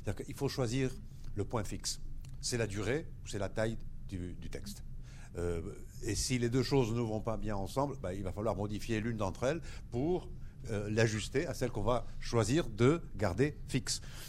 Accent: United States; Parce que je suis américain et je ne suis pas né aux États-Unis.

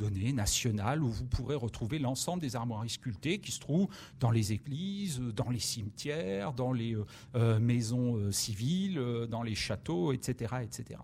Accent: Centre-Val de Loire, France; Moi, je viens du Vendômois, je suis historien de formation

